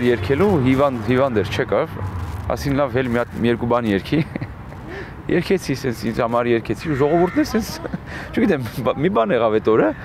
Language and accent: Armenian; France; ես Ֆրանսիայում եմ ծնվել, մեծացել, հայ սիրտ ունեմ, հայկական սիրտ ունեմ, այս հայկական մշակույթը միշտ եղել է իմ մեջը։